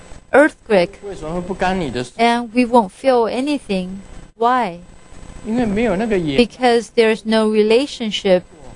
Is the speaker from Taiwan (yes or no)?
yes; Taiwan; English is a second language; And this flood, the disaster of Taiwan, of course, is my hometown.